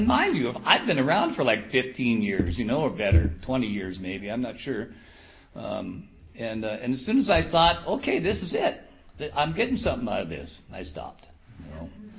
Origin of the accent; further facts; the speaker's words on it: Washington, United States; I'm from Washington State. I did all my using up there. I got family and friends up there.